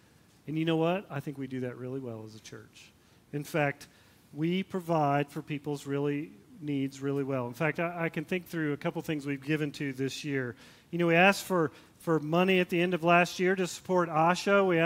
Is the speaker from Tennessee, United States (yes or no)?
yes; Tennessee, United States; When I grew up in Tennessee, there used to be this hippie commune way off in the middle of nowhere, and they called it the farm, right?